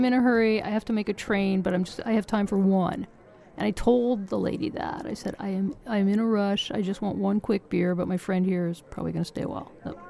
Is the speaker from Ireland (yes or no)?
no; Liaoning, China; My hometown, Liaoning Flying Tigers, lost.